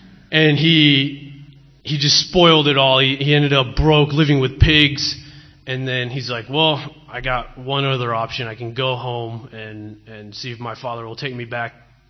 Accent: Virginia Beach, Virginia, United States; I'm from Virginia, Virginia Beach area.

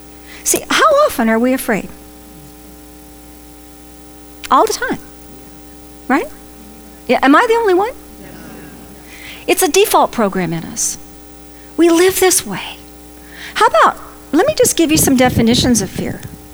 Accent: Venice, California, United States; I was born in Venice in 1950, and I learned how to swim in Venice Beach.

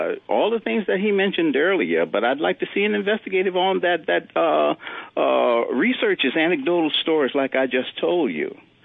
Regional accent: Louisiana, United States; I'm 70 years old, and I'm originally from Louisiana.

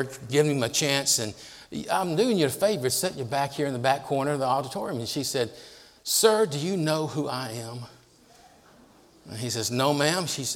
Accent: Tennessee, United States; You know, I'm from Tennessee. You probably won't even understand me anyway.

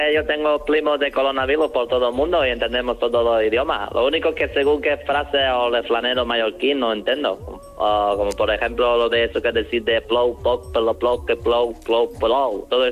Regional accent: China; Esas son bromas que nos gustan a los chinos. Siempre de que chinos somos bajitos, los chinos somos bajitos.

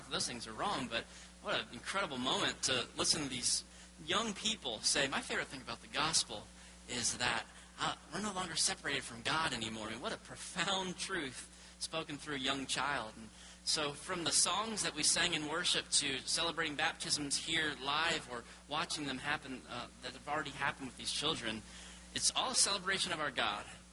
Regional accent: Florida, United States; I grew up in South Florida, in West Palm Beach is where I went to college.

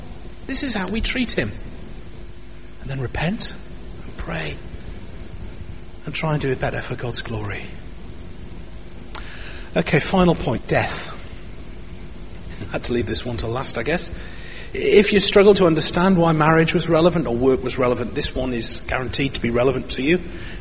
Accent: North East England, United Kingdom; accent: Geordie; He had a stronger Geordie accent than me, and I couldn't understand half of what he said, even though I'm from the Northeast.

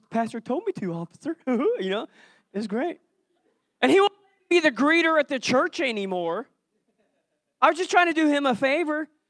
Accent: Springfield, Missouri, United States; I am from Springfield, Missouri.

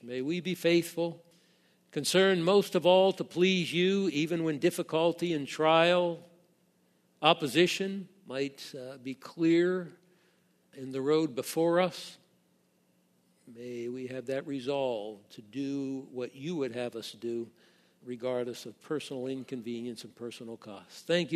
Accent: East Coast, United States; now in Nebraska, United States; when the Lord brought us to Nebraska, I'm from the East Coast. Nebraska was the far ends of creation.

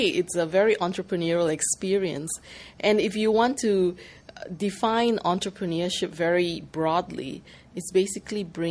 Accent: Singapore; also born or lived in Hong Kong; I'm originally from Singapore, but I come from Hong Kong. I've been staying in Hong Kong for about 18 years and working at the Chinese University of Hong Kong.

